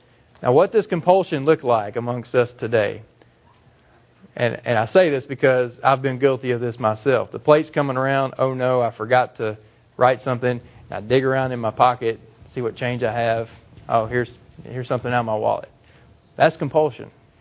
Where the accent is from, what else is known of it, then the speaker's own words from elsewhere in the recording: Mississippi, United States; I'm from Mississippi. I pronounce the H sometimes.